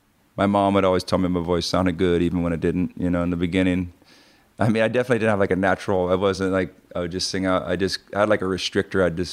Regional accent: Hawaii, United States; It was growing up in Hawaii on the North Shore. It was not very punk at all.

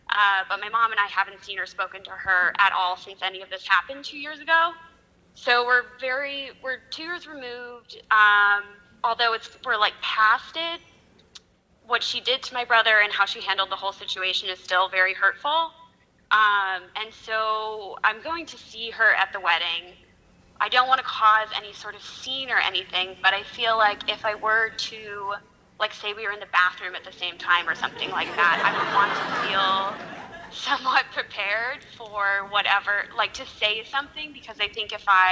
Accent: Chicago, Illinois, United States; I'm from Chicago.

